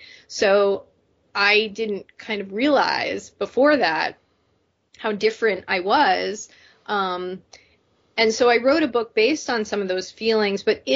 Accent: Connecticut, United States; my first book, The Whole Story of Half a Girl, was very much based on my own experiences growing up in Connecticut.

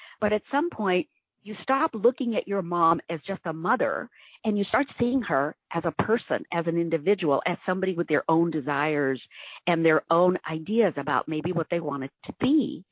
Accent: Ames, Iowa, United States; Yeah, and you know, growing up in Iowa, I think was really interesting for that, because, you know, back in 1967, when we first arrived in Ames, people hadn't seen, the people who lived there had not seen a lot of Indians like us, right?

